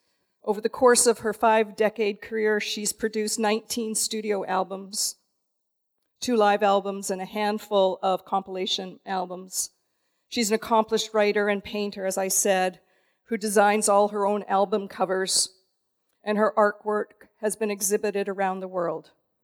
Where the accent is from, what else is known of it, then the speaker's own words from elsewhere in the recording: Canada; all Canadian. Being a Canadian is truly important to me.